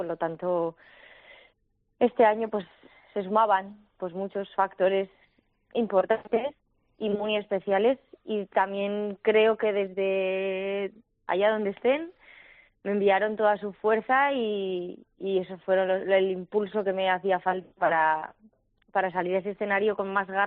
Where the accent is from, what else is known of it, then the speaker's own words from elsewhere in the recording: Tudela, Navarre, Spain; para mí Tudela tiene un valor especial, es cantar en mi tierra, en la cuna de mi vida